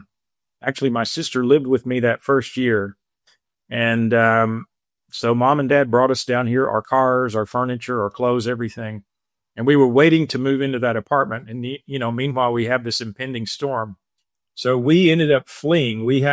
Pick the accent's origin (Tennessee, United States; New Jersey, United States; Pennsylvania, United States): Tennessee, United States; Knoxville; now in Miami, United States; I grew up in Knoxville, Tennessee.